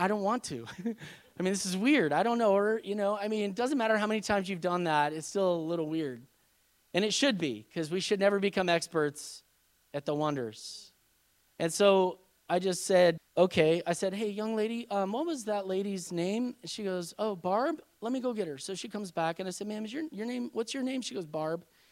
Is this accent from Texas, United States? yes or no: yes; Dalhart, Texas, United States; well, we come from Dalhart, Texas. We pastor a church.